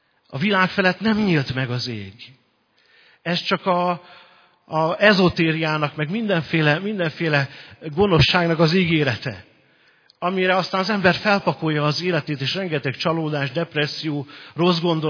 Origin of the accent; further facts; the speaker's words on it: Hungary; mert mi magyarok vagyunk Európában. Ez a mi közegünk.